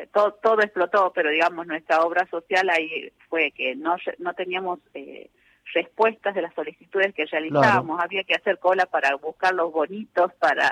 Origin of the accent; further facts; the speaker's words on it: Tucumán, Argentina; yo soy tucumana.